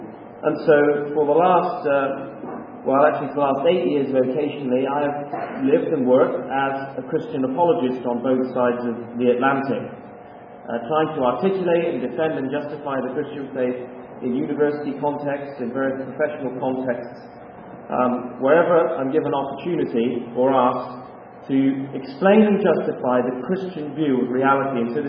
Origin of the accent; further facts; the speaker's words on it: England, United Kingdom; moved away as an adult; now in Canada; For those of you who can't tell, I am from England. And I've been living in Canada now for about coming up 2 years.